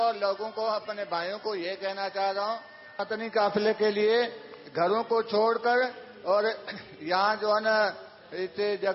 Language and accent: Urdu; Sindh, Pakistan; میں ضلع خیرپور میرس تحصیل تھر میرا گاؤں ہے